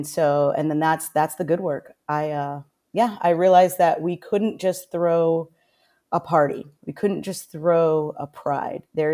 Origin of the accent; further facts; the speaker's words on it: Orlando, Florida, United States; I'm originally from Orlando, and I worked for Orange County Fire